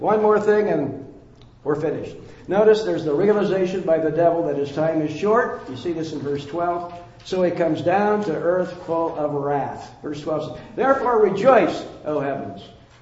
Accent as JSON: {"language": "English", "region": "California", "country": "United States", "said": "I'm from California. And I am a retired pastor."}